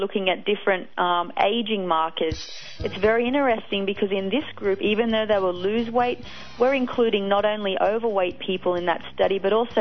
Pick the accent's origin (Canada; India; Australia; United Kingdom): Australia; also born or lived in Ohio; now in Baton Rouge, United States; No, I'm from Australia, actually.